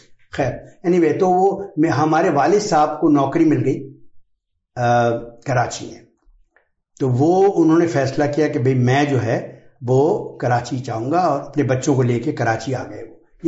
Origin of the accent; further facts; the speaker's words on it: Kot Ghulam Muhammad, Sindh, Pakistan; born there; میں پیدا ہوا جیمس آباد میں, جس کا نام بعد میں تبدیل کر کے کوٹ غلام محمد کر دیا گیا. اور تو کوٹ غلام محمد تھرپارکر ڈسٹرکٹ کا ایک گاؤں ہے, उसमें मैं पैदा हुआ, और एक कहना चाहिए मुतवसत घराना